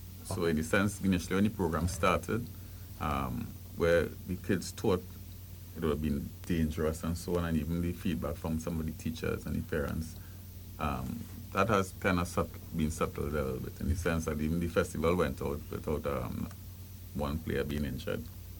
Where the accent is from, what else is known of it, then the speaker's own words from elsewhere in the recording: Trinidad & Tobago; now in Saint Lucia; as a Trinidadian coming to St. Lucia